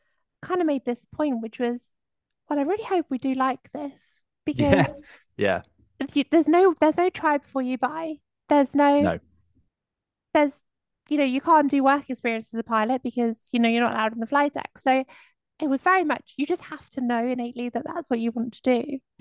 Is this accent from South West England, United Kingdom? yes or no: yes; South West England, United Kingdom; I grew up in Somerset, so my local airport was actually Bristol.